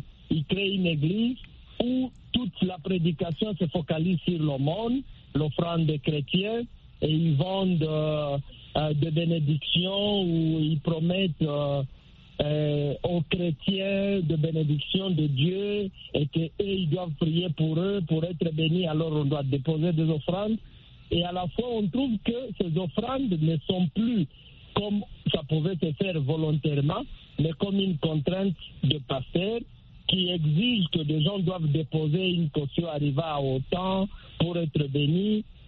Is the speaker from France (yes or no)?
no; DR Congo; chez nous en République démocratique du Congo